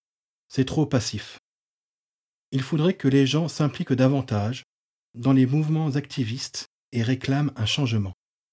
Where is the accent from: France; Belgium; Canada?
Belgium; J'ai 19 ans et je suis belge.